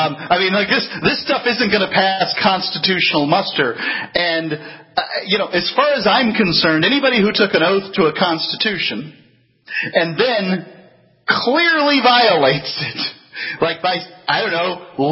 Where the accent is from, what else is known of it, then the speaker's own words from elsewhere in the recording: United States; I feel like as an American, you know, a person born in the land of the free